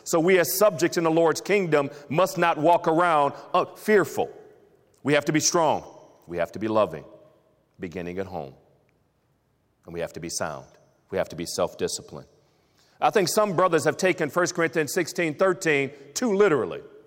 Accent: Toledo, Ohio, United States; I was in Toledo, Ohio, my hometown, about a month ago.

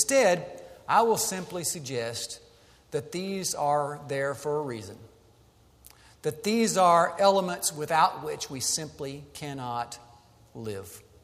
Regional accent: Sikeston, Missouri, United States; I had in the hospital in my hometown in Sykeston, Missouri.

